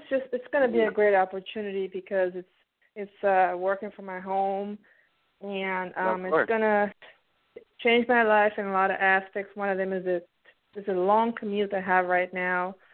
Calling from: Pennsylvania, United States; I'm calling in from the East Coast in Pennsylvania.

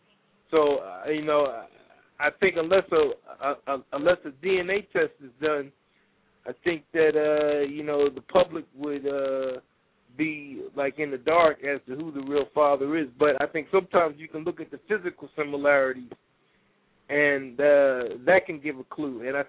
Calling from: Philadelphia, Pennsylvania, United States; American citizen. I'm calling from Philadelphia.

